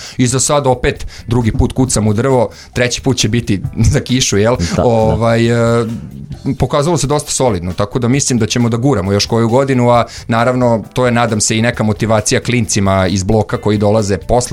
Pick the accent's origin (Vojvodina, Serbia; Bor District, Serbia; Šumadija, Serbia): Vojvodina, Serbia; odrastao sam u Bloku, ali trenutno eto sticajem okolnosti porodičnih, živim već nekoliko godina na Limanu i oko sebe ono smatram Blokovcem i verovatno će tako biti zauvek.